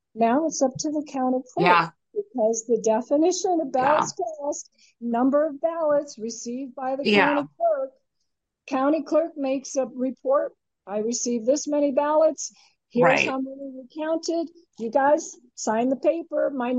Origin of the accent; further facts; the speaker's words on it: Michigan, United States; I'm from Michigan. We have a place there called Dearborn, Michigan.